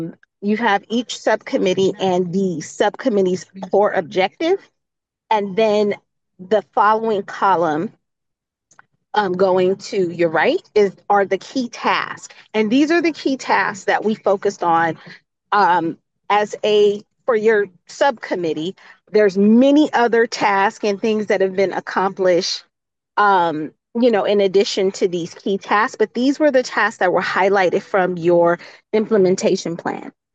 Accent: Missouri, United States; So I wanna cheer loud and proud from Missouri, my hometown

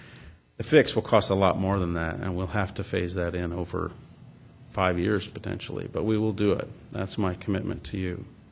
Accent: Florida, United States; born there; I was born in Florida, you know.

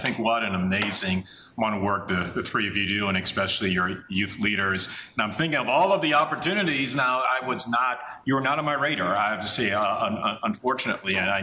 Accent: U.S. Virgin Islands; When I grew up in the Virgin Islands

